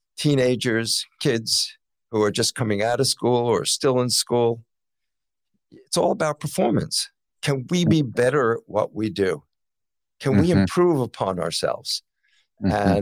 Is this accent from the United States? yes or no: yes; New York City, New York, United States; Well, I grew up in New York, and New York City, actually.